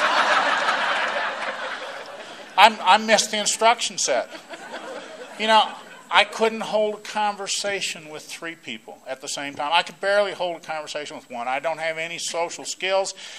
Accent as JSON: {"language": "English", "region": "Rocky Mountains", "country": "United States", "tie": "born or raised there", "lives_now": "Miami, United States", "said": "You've brought me home. I grew up in the Rocky Mountains, and it's just been phenomenal."}